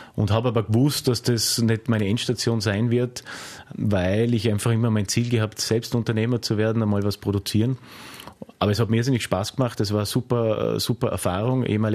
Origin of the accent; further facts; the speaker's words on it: Vorarlberg, Austria; Ich war kein typischer Vorarlberger, der halt erst einmal geschaut hat, dass er seine Eigentumswohnung oder irgendwas hat, sondern ich habe eigentlich immer in Mietwohnungen gewohnt, lange, lange Zeit, bis heute.